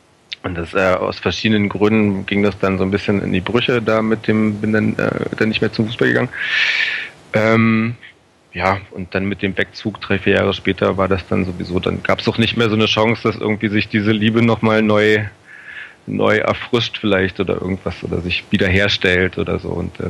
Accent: Cottbus, Brandenburg, Germany; born there; Ich bin in Cottbus geboren

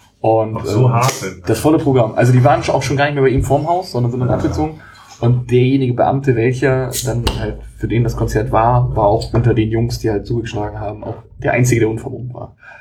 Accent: Saxony-Anhalt, Germany; Ich komme aus Sachsen-Anhalt, direkt in der Nähe vom Wendland

